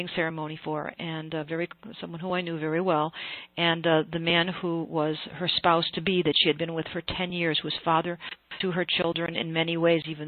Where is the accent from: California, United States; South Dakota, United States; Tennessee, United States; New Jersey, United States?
New Jersey, United States; I came from New Jersey.